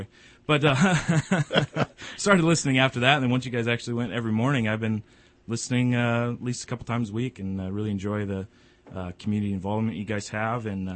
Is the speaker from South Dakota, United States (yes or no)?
no; California, United States; I'm born and raised in the North State. Actually, live in Cottonwood and Reading, so I'm a local boy